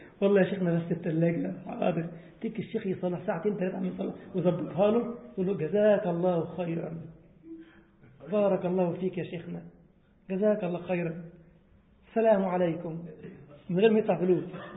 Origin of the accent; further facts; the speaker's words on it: Egypt; روحوا كده شوفوا اي كتاب تدرس عندنا في مصر